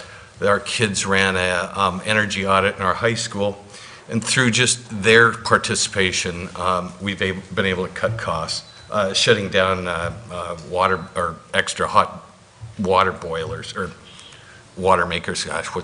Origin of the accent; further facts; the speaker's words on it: Cordova, Alaska, United States; I'm from Cordova. I'm on the school board there.